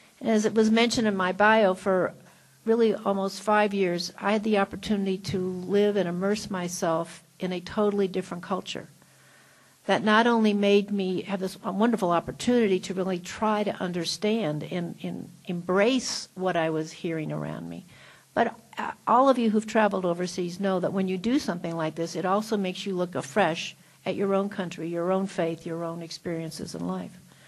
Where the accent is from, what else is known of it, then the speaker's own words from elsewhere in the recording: United States; it's so hard as an American for me to really truly embrace this and understand it.